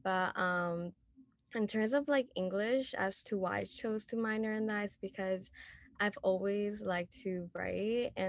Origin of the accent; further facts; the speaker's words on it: New York, United States; For me, I was born and raised in New York, and so FIT, just walking past by it was literally my dream school.